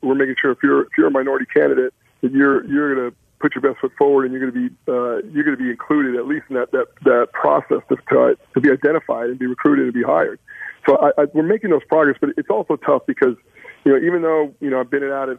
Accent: El Paso, Texas, United States; And so for us, you know, growing up in El Paso and being part of Texas and Friday Night Lights

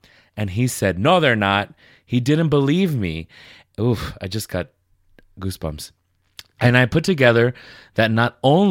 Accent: Bronx, New York, United States; born there; I am a Dominican, and I was born in the Bronx, New York.

